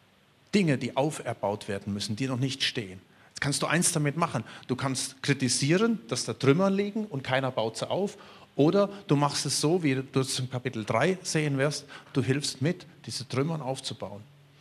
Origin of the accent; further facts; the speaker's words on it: North Rhine-Westphalia, Germany; moved away as an adult; now in Spain; Ich war damals da oben in meiner Heimat, mit meinen lieben Siegerländer Landsleuten